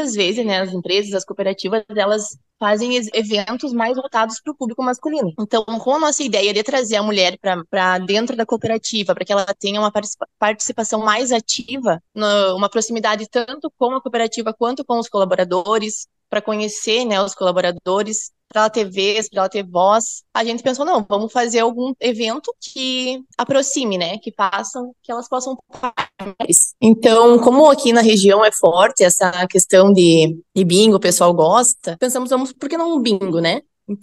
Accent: Fortaleza dos Valos, Rio Grande do Sul, Brazil; Sou natural de Fortaleza dos Valos, filha de produtores rurais que trabalham tanto com lavoura quanto com tambo de leite. E atualmente eu resido em Selva

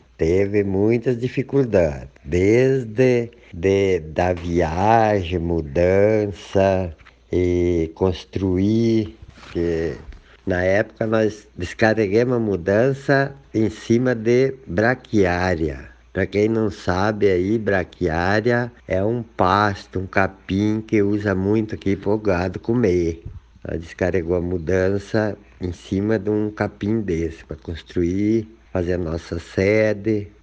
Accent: Colorado, Rio Grande do Sul, Brazil; also born or lived in Arroio das Almas; Sou gaúcho … Eu residia, nascido em Colorado, Rio Grande do Sul, e residia em Arroio das Almas, Colorado.

